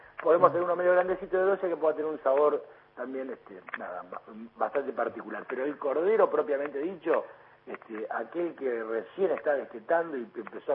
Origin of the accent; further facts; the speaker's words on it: Argentina; con nosotros mismos como, como argentinos